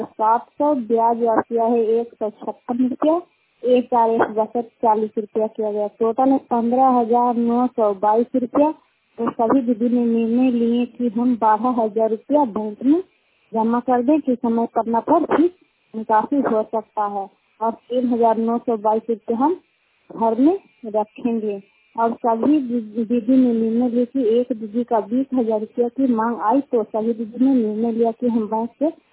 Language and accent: Hindi; Bihar, India; सुखहरिया का रहने वाले हैं।